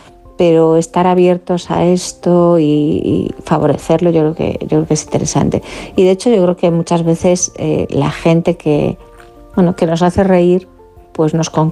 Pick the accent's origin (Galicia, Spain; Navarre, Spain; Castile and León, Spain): Galicia, Spain; yo que soy gallega, bueno, respiramos la ironía como parte del idioma